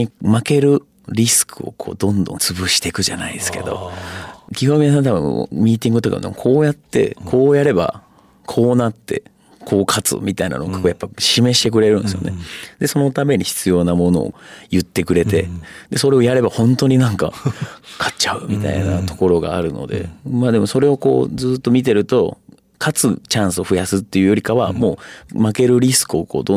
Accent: Fukuoka, Japan; まあ、福岡出身なんで、ね、福岡の企業と同時進行でその並行でラグビーで決まったら

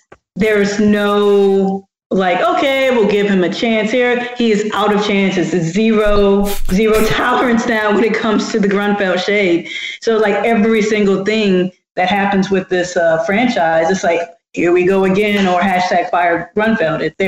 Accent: St. Louis, Missouri, United States; and I'm from St. Louis

